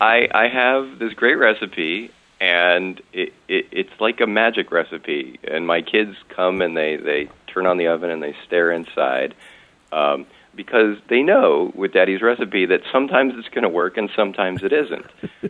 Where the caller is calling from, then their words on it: Los Angeles, California, United States; Los Angeles, California.